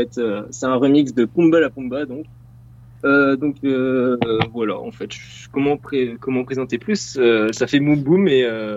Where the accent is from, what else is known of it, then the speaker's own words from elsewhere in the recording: Rennes, Brittany, France; Je viens de Rennes, écoutez. Je suis pas à côté.